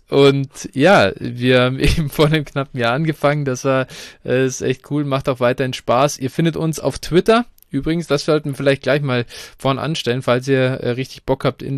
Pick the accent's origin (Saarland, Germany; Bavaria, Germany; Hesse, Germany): Bavaria, Germany; Munich; Ich komme aus München